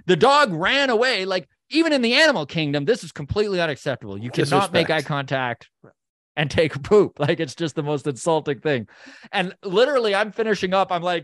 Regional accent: Canada; did it ever make me appreciate being Canadian and the luck of the birth lottery that we win here in Canada, being born here?

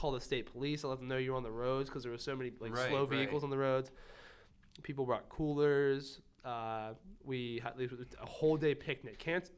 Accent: Hooker, United States; I'm from Hooker, which is a very amusing

